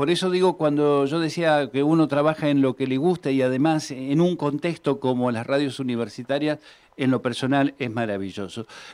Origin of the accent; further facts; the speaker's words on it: Córdoba, Argentina; yo vengo de la provincia de Córdoba